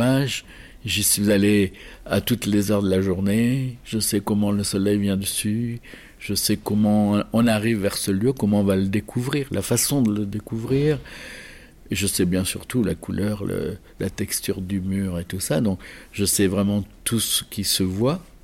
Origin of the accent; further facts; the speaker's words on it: Nice, Provence-Alpes-Côte d'Azur, France; Vous savez, je suis de Nice